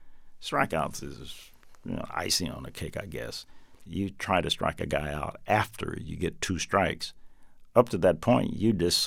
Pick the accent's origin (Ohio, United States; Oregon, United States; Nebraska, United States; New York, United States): Nebraska, United States; Omaha; He came from Memphis, Tennessee. I was from Omaha, Nebraska.